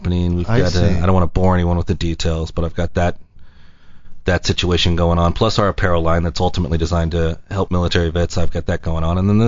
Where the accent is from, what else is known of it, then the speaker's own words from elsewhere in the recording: California, United States; Me being an Anglo-Saxon, growing up in Southern California